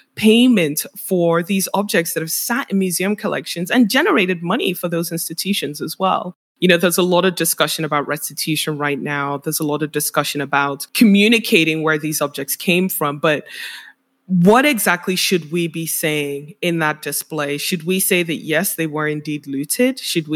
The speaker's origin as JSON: {"language": "English", "country": "Nigeria", "lives_now": "London, United Kingdom", "said": "I'm Nigerian, but I'm in the UK. I live in London, right?"}